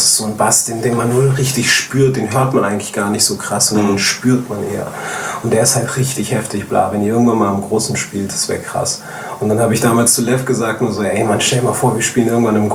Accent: Hamburg, Germany; now in Berlin, Germany; Selbst wenn ich in Berlin mittlerweile irgendwie meine Base habe und da wohne und so, aber Hamburg ist einfach meine Heimatstadt

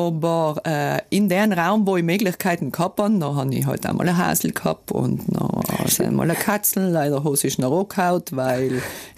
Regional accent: Unterrinn, Trentino-Alto Adige, Italy; aufgewachsen bin ich ja auf dem Hof, eigentlich im Sägewerk

